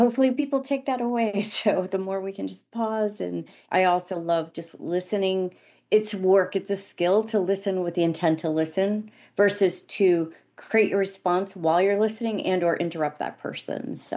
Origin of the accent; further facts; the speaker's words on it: Northeast, United States; So years ago, so I'm from the Northeast, which means we talk super, super fast and we don't slow down. We don't breathe.